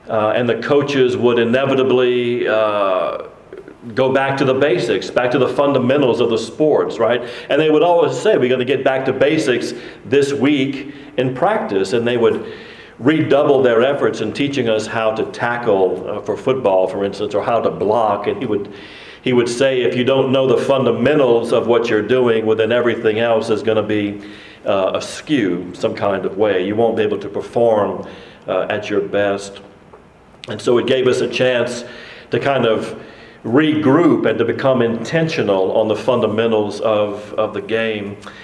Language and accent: English; Abbeville, Louisiana, United States; I'm from Abbeville, Louisiana, and that's rice and crawfish country too.